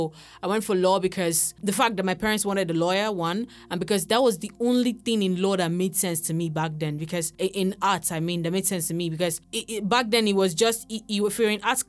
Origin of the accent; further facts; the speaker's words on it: Aba, Abia, Nigeria; also born or lived in Enugu State; I am from Enugu State, Nigeria. I grew up in Aba, Abia State. Okay. Practically primary school, nursery school. I was born and bred in Aba, Abia State.